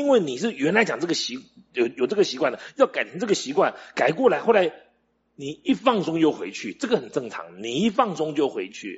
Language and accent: Chinese; Taiwan; 我记得我小时候住在眷村里面